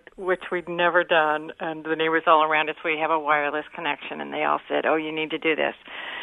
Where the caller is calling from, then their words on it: Champaign, Illinois, United States; Champaign.